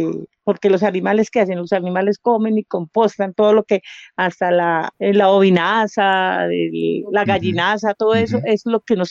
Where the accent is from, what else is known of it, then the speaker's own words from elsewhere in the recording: Mochuelo, Bogotá, Colombia; born there; yo nací aquí en Mochuelo